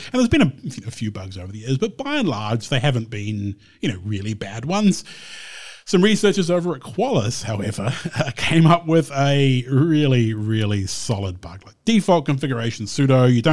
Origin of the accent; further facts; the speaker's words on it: New Zealand; It's only as a New Zealander, I'm honour bound to point out Lord of the Rings.